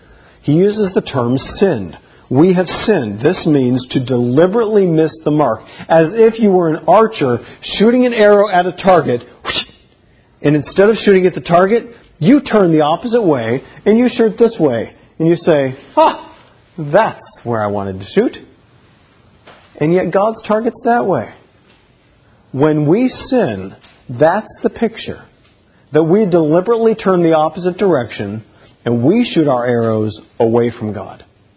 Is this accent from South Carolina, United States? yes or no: yes; South Carolina, United States; Down south where I grew up in South Carolina, there's this vine called kudzu.